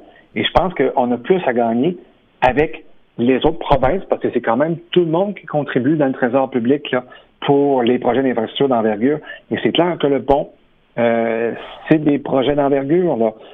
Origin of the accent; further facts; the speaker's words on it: Baie-Comeau, Quebec, Canada; j'ai connu des plus belles années à sa Côte-Nord, j'ai grandi à Bécomo